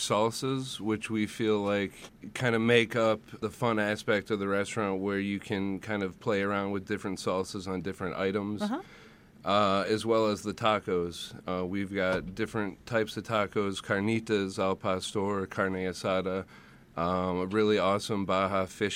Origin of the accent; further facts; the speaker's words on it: Dixboro, Michigan, United States; I grew up in Dixboro and used to come to Ypsilanti quite a bit with my grandfather